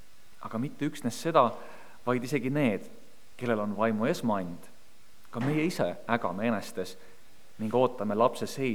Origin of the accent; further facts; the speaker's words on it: Tallinn, Harju County, Estonia; Tallinnast.